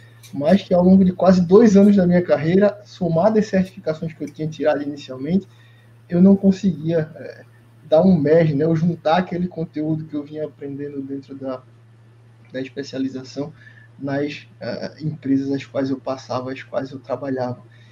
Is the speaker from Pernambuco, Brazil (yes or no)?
yes; Pernambuco, Brazil; moved away as an adult; eu sou pernambucano, que estou no Amazonas já há cerca de 10 anos aproximadamente